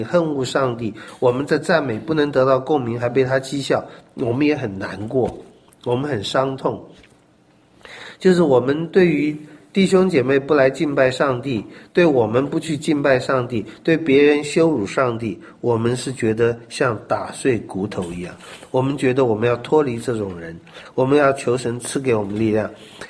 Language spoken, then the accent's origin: Chinese; China; 我们中国人也很喜欢讲的，尤其以前老外省人呐、客居啊、客次啊，这不是我的家啊等等